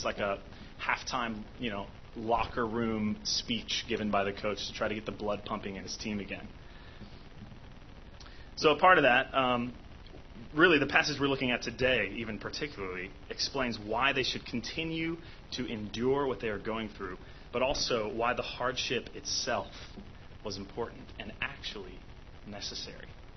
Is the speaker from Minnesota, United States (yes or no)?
no; Tennessee, United States; also born or lived in Texas; But I'm obviously not from here. I grew up in Tennessee mainly, and I lived in Texas before I came here.